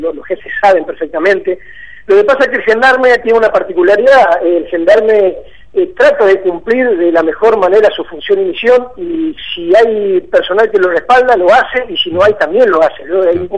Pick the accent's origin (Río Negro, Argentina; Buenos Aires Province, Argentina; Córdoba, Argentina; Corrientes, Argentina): Corrientes, Argentina; Goya; yo también soy de Corrientes, soy de Goya